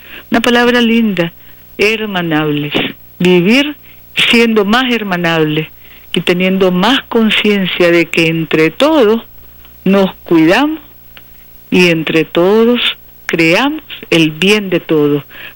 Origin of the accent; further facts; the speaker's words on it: Nicaragua; amor nicaragüense por gracia de Dios, amor y orgullo patrio. Somos un pueblo grande, somos el pueblo de Rubén Darío